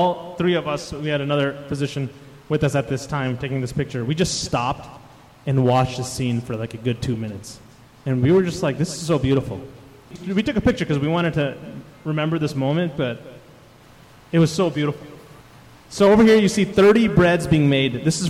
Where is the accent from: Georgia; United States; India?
United States; So he was so excited when I told him I'm from America and I want to share this.